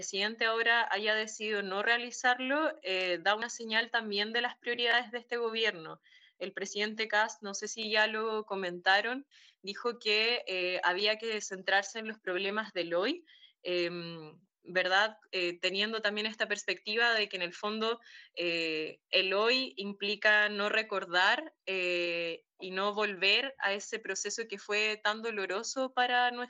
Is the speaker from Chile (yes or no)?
yes; Chile; lamentablemente ha tomado mucho terreno en los últimos años en Chile. Desde el retorno a la democracia en mi país ha habido distintos gobiernos